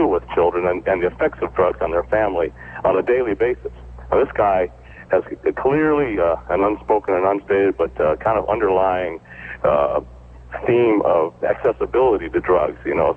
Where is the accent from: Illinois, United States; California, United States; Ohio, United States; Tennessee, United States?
Ohio, United States; Toledo; I'm proud to say that I was born and raised in Toledo.